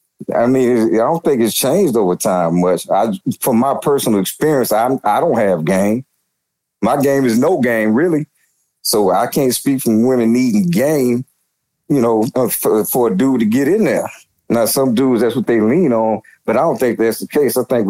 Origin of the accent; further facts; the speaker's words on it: Houston, Texas, United States; I said, nigga, I'm from Houston. We don't listen to none of that shit.